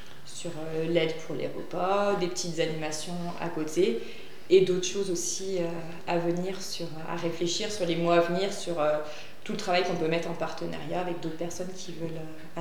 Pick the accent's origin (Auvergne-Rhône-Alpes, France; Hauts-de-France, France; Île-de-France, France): Auvergne-Rhône-Alpes, France; Merle-Leignec; Alors moi je viens de Merle. Juste à côté d'Apinac.